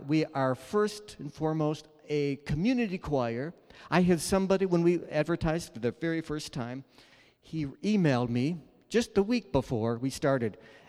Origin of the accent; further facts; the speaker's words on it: New York, United States; But I'm from New York, and that's a long ways away from here